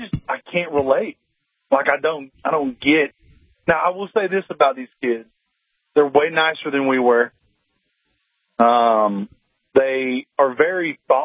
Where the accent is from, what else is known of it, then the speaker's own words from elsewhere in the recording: Arkansas, United States; Well, I'm from Arkansas. I got to say Walmart.